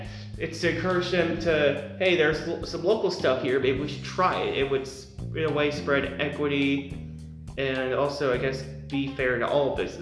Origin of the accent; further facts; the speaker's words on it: Covington, Kentucky, United States; I'm from Latonia, Covington, so I'm new to Westside.